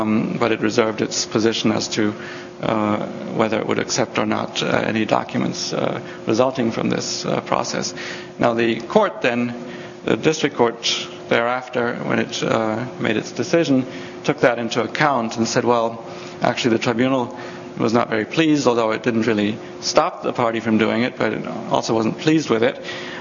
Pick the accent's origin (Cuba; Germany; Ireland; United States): Germany; English is a second language; in Germany, my home country